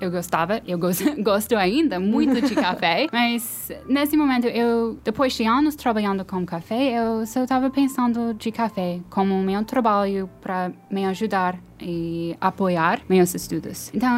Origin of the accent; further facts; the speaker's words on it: Seattle, Washington, United States; Portuguese is a second language; now in Brazil; Eu nasci e cresci em Seattle.